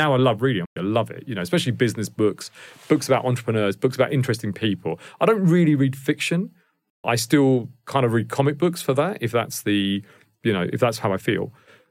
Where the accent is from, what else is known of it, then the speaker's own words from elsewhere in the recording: India; first language Indian dialects; English is a second language; So in school, for example, I couldn't speak English, right? So, you know, I could speak four dialects, you know, Indian dialects. I couldn't speak English.